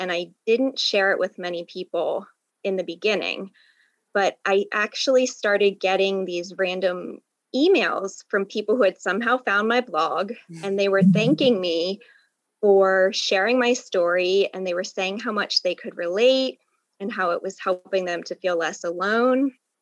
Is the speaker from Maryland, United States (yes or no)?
yes; Maryland, United States; Okay, well, I'm from Maryland. I have lived here my entire life, and I live here with my husband and my dog.